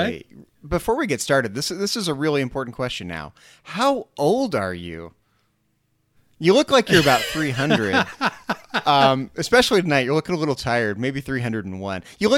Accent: Vacaville, California, United States; here in my hometown in Vacaville, the local Star Trek fan club was doing like a trivia Q&A before the showing of the movie.

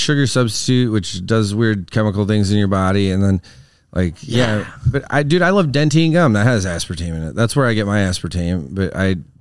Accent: Wisconsin, United States; accent: Wisconsin; And it's just my Wisconsin accent. Like, we mush words together.

